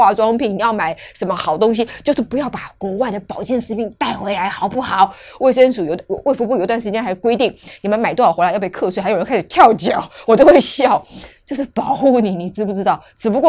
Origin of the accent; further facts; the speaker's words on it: Taiwan; 我们台湾人一天需要的剂量是 2.4 UG